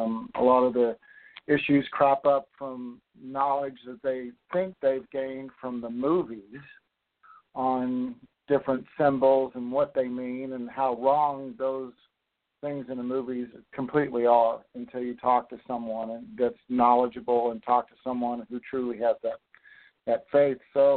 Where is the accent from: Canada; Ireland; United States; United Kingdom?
Ireland; And being Irish myself, it was interesting because some of them tied into my Irish heritage.